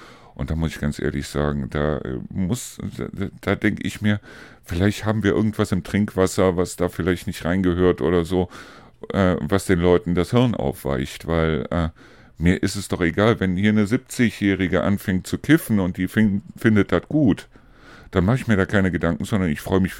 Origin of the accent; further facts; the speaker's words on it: North Rhine-Westphalia, Germany; wenn ich das vergleiche mit dem Niederrhein, wo ich herkomme